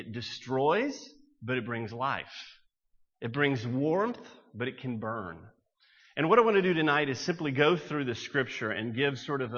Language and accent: English; Mississippi, United States; I'm reading a book, believe it or not, about, where's our forestry people, about forestry where I grew up in Mississippi.